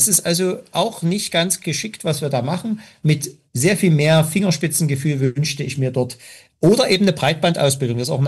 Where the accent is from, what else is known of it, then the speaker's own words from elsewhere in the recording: Germany; born there; ich bin ja auch jemand geboren in DDR